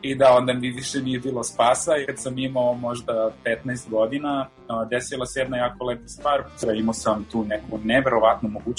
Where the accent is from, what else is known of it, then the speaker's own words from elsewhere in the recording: Sarajevo, Federation of Bosnia and Herzegovina, Bosnia & Herzegovina; ja sam iz Balkana i deo svog detinjstva sam proveo isto u Sarajevu, u Bosni